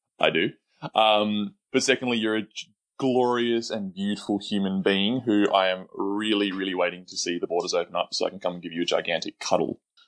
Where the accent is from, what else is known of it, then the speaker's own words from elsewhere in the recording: Sydney, New South Wales, Australia; I am from Sydney, Australia.